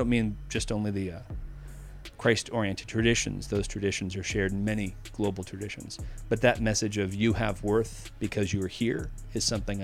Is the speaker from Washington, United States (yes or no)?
no; Needham, Massachusetts, United States; accent: Boston; I grew up in Needham, Massachusetts. If you want the Boston accent, I can do it for you.